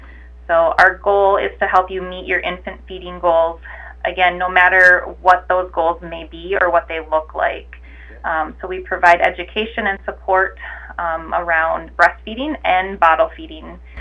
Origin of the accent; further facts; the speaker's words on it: Minnesota, United States; I grew up in Minnesota, so I'm not far from home.